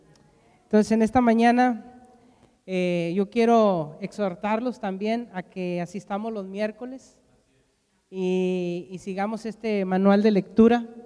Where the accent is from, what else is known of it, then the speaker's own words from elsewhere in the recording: Mexico; born there; no me defino como mexicano, aunque nací en México